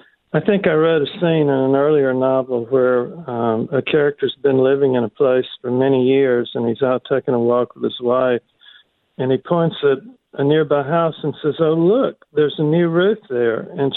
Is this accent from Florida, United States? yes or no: no; Mississippi, United States; It was, you know, I grew up in Mississippi, and that was the world to me.